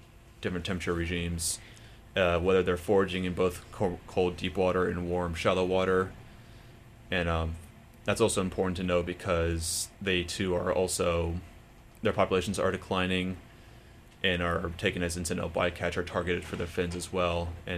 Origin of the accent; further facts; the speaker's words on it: Smyrna Park, Maryland, United States; I grew up over in Smyrna Park, Maryland, and my grandmother would take me to the Baltimore Aquarium on a very regular basis.